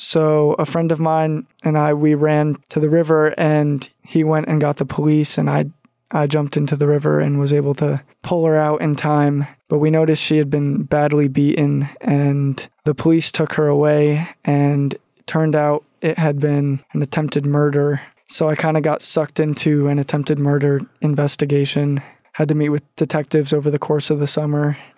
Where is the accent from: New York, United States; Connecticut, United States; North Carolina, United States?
New York, United States; Wilton; I'm from Wilton. I went to Saratoga High School.